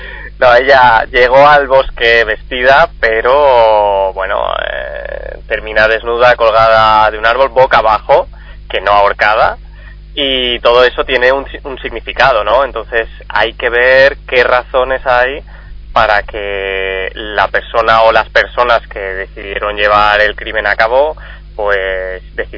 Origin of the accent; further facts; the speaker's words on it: Barcelona, Catalonia, Spain; born there; yo nací en Barcelona, me encanta, la conozco muy bien.